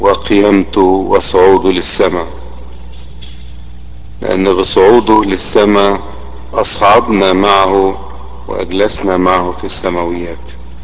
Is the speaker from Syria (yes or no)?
no; Egypt; ودي بركة كبيرة لينا إحنا كمصريين وبركة للعالم كله